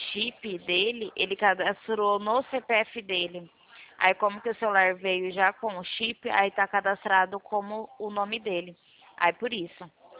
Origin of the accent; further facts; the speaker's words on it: Presidente Prudente, São Paulo, Brazil; sou daqui de Prudente.